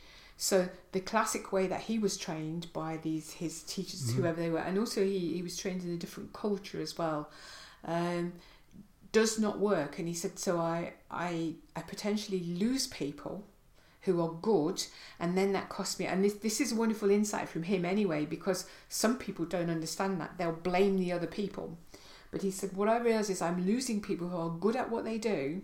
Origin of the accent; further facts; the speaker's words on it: England, United Kingdom; And yet I'm English, and I like this positive side.